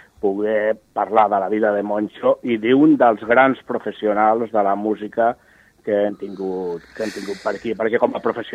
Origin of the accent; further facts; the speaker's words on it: Barcelona, Catalonia, Spain; Mira, jo soc barceloní